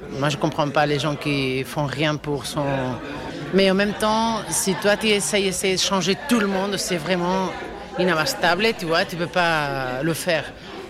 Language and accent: French; Barcelona, Catalonia, Spain; French is a second language; Nous, on est des Européennes, classe moyenne, blanc, avec une famille, entre guillemets, normale.